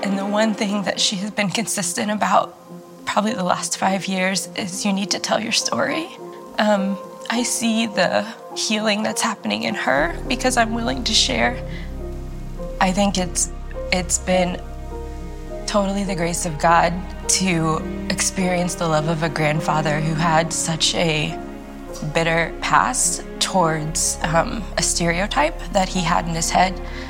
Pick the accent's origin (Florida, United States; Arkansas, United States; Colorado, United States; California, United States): Florida, United States; born there; I was born in Florida, and my mom was young, single, and white.